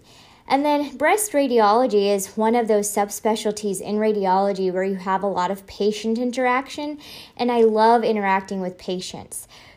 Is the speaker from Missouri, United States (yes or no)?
yes; Chillicothe, Missouri, United States; So I actually grew up in rural Northwest Missouri. So I grew up in a small town called Chillicothe of about 8,000 people.